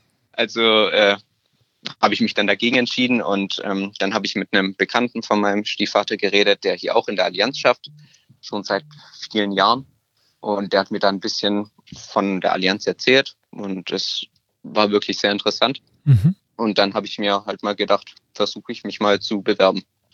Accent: Stuttgart, Baden-Württemberg, Germany; ich bin 20 Jahre alt, ich komme aus Stuttgart.

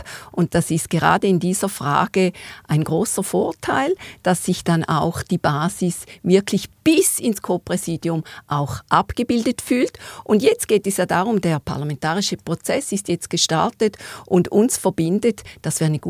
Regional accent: Eastern Switzerland, Switzerland; Wir sind beide aus der Ostschweiz. Das verbindet uns. Ich bin Glarner Bürgerin.

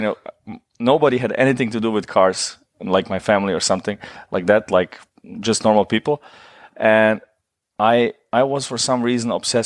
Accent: Germany; I grew up in Germany during the war.

